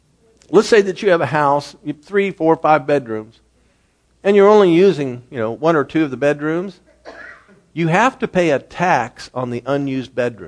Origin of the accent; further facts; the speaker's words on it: United States; I'm coming in from another country. I'm an American.